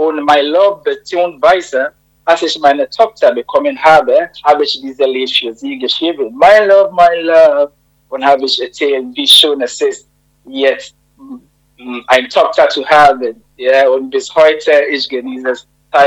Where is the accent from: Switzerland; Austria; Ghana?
Ghana; German is a second language; now in Germany; Also ich komme aus Ghana und Ghana ist einer von den 54 Ländern in Afrika, in der Westseite, beziehungsweise.